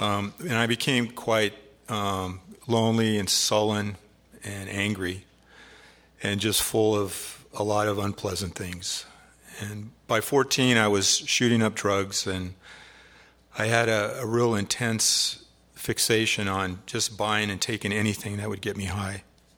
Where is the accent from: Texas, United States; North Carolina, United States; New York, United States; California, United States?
California, United States; Whittier; Well, I grew up in Whittier, California, and my parents divorced when I was 2.